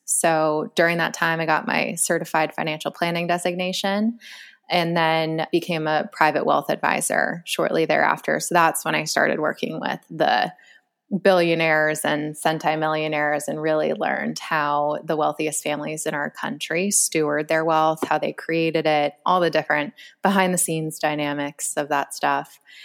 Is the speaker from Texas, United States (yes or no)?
no; Boston, Massachusetts, United States; I'm originally from the Boston area.